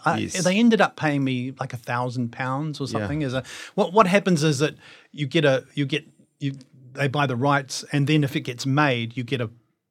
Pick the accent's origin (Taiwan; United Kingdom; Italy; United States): United Kingdom; London; born there; And I was born in London.